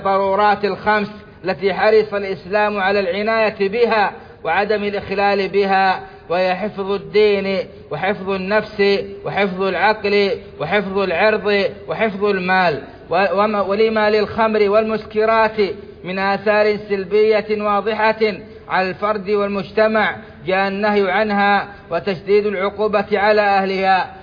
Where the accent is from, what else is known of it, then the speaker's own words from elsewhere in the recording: Saudi Arabia; ومن أشهر تلك الدول بلادنا السعودية، التي منعت تلك المخدرات من ديارها خوفا على مواطنيها